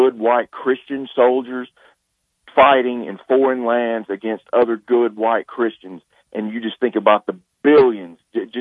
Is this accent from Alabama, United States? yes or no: yes; Alabama, United States; you know, I'm from Alabama.